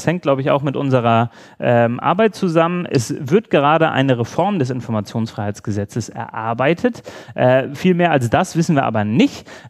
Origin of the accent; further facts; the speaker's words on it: Berlin, Germany; Ich komme aus Berlin, das hätte, glaube ich, in Sachen Flughafen bei uns auch ein bisschen geholfen.